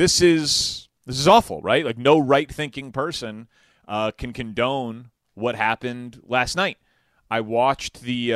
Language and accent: English; Chicago, Illinois, United States; as just a Chicagoan and someone who loves this city, despite all of its many flaws